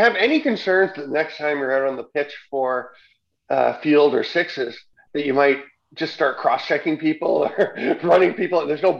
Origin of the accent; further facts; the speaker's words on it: Peterborough, Ontario, Canada; she's from my hometown of Peterborough